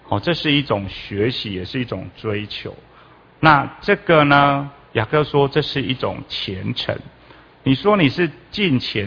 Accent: China; 如果像我们中国人这么样勤劳

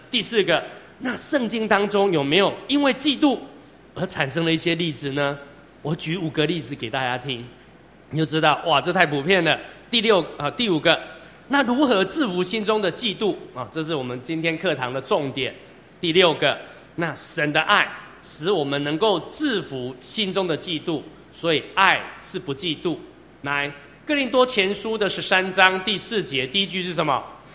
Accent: China; 所以我们中国人里面有一个文人相亲，或是同行相忌

